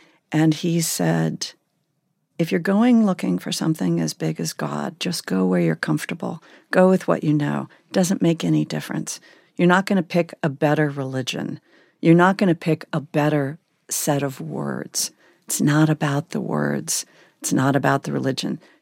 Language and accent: English; Tennessee, United States; I am a Tennessean. There is an enormous amount about being a Tennessean that I don't believe in and I am appalled by.